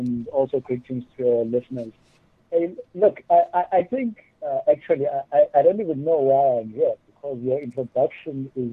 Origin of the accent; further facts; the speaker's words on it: Butterworth, Eastern Cape, South Africa; moved away as an adult; also born or lived in East London; now in Cape Town, South Africa; I was born in East London, grew in Butterworth, high school at Sparta, and then moved to Cape Town to study electrical and computer engineering.